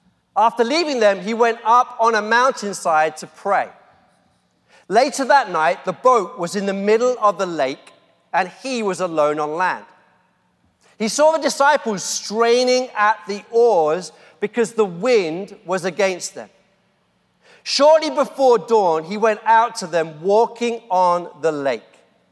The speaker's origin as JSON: {"language": "English", "region": "London", "country": "United Kingdom", "said": "And I'm a Londoner. I've lived in London all my life. I love London."}